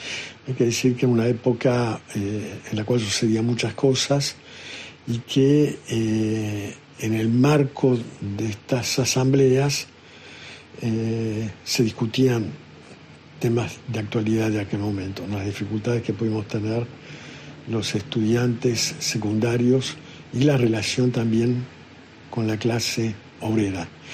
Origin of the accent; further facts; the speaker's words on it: Córdoba, Argentina; moved away; soy cordobés y hace a fines de este año, 2025, ahora 50 años que no vivo más en Córdoba. Vivo desde 1976 en el extranjero.